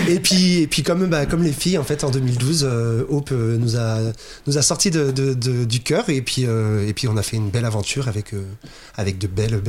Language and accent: French; the Alps, France; now in La Rochelle, France; ça fait depuis 23 ans que je suis arrivé à La Rochelle. Je viens des Alpes, de la haute montagne.